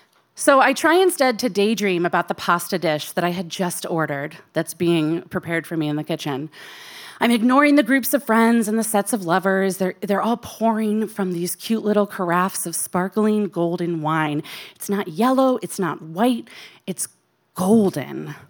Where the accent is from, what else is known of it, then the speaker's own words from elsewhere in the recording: Midwest, United States; accent: Midwestern American; they would find my Midwestern American accent so sophisticated